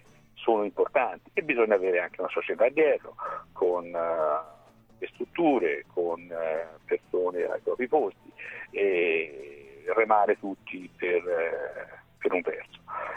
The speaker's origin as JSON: {"language": "Italian", "town": "Siena", "region": "Tuscany", "country": "Italy", "said": "io sono di Siena e sono abituato a correre il palio lo vince uno"}